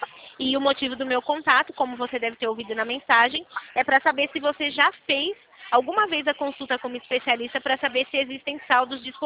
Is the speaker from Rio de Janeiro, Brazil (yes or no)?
no; Presidente Prudente, São Paulo, Brazil